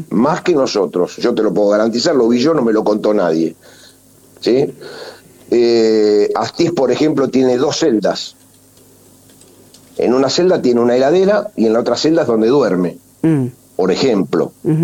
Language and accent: Spanish; La Plata, Buenos Aires Province, Argentina; yo soy de La Plata y conocía los personajes